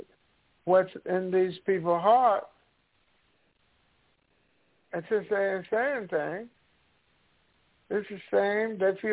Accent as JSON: {"language": "English", "country": "United States", "tie": "born or raised there", "said": "growing up in America, being a member of a cult race, if they want to call it"}